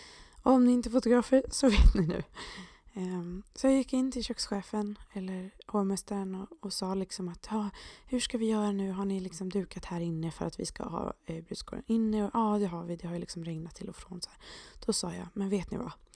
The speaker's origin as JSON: {"language": "Swedish", "town": "Borås", "region": "Västra Götaland County", "country": "Sweden", "tie": "born or raised there", "said": "där jag växte upp i Borås, där kallades staden för Sveriges regnigaste stad."}